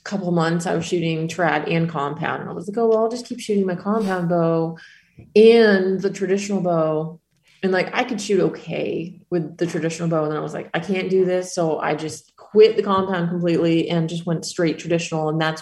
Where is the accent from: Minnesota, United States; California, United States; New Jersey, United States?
New Jersey, United States; in New Jersey, where you have to be 10 years old to legally get a hunting license.